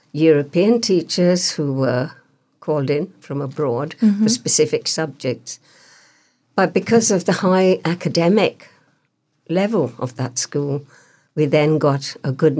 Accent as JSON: {"language": "English", "country": "Uganda", "tie": "born there", "said": "I was born in Uganda, but I was not entitled to Uganda citizenship. I did apply for it, but I didn't get it."}